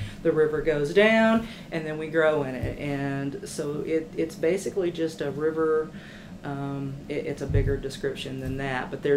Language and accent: English; Missouri, United States; And I'm from the Missouri Ozarks, and chocolate gravy is not something we have there.